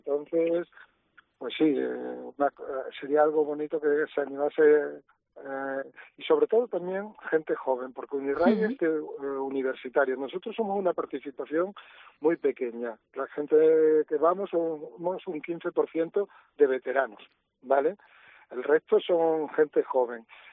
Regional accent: Badajoz, Extremadura, Spain; Y digo, no, mira, somos de Badajoz.

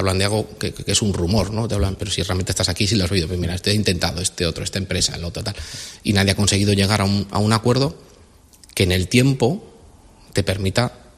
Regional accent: Hoznayo, Cantabria, Spain; Ah, pues yo soy de Hondayo.

